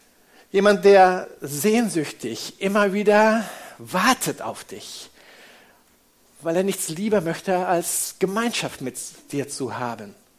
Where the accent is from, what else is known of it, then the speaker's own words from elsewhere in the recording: Indonesia; Ich war 4 Wochen mit meiner Familie in Indonesien, dem Ort, wo ich geboren bin und aufgewachsen bin. 16 Jahre haben wir dort gelebt